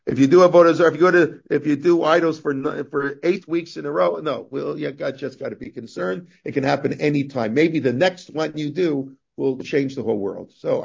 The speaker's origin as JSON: {"language": "English", "country": "Canada", "tie": "born or raised there", "said": "I was brought up in Canada."}